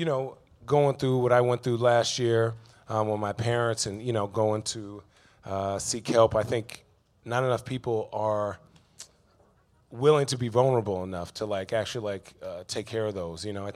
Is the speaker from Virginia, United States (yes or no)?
no; Chandler, Arizona, United States; I grew up in Chandler, Arizona, and during the summertime, both my parents worked, and I was on the AAU circuit.